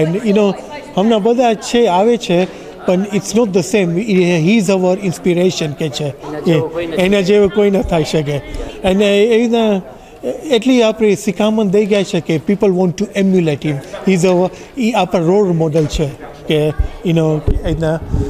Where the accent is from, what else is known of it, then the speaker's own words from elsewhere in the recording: Mombasa, Mombasa County, Kenya; moved away; હું actually originally કેન્યાથી આવું છું મુંબાસાથી, પછી હું અહીંયા મૂવ થયું 1996માં. અહીંયાથી મને ઓવર 21 યર્સ થયા છે.